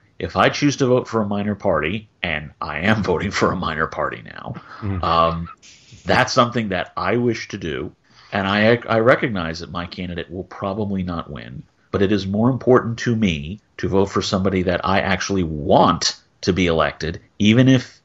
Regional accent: Virginia, United States; from Virginia.

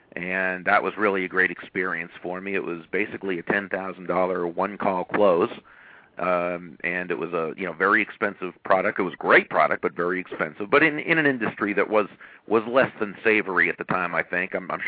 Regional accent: Massachusetts, United States; Well, I grew up in Massachusetts, but at the time I was in Oklahoma.

